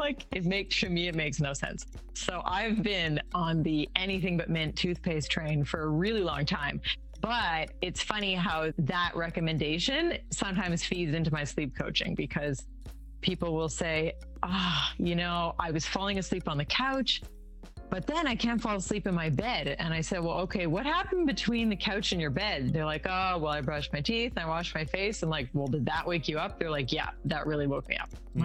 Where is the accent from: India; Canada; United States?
Canada; okay, I grew up in Canada.